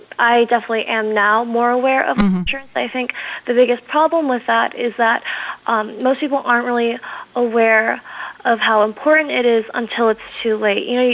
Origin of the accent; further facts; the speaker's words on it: United States; born there; My parents immigrated from Korea, but they were both citizens, and I was born in the United States.